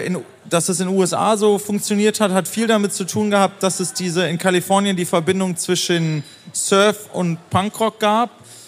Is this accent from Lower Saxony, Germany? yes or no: yes; Göttingen, Lower Saxony, Germany; wir kommen ja aus Göttingen